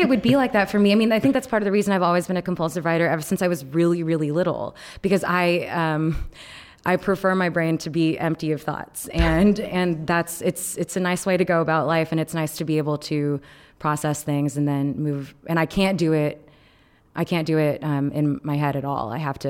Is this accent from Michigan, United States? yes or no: no; Texas, United States; I grew up in Texas, in a 98% white zip code.